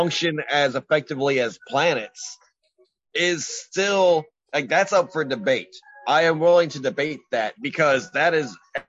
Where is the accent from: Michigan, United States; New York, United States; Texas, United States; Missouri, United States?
Texas, United States; Now, as a Texan, I'm more willing to believe in something like